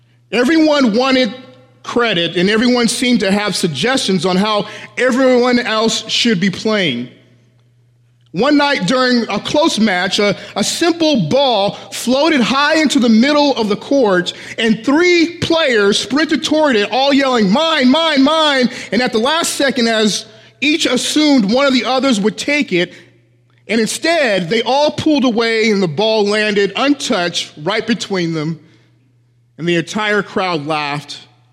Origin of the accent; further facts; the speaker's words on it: Denver, Colorado, United States; I come from Colorado in the Denver area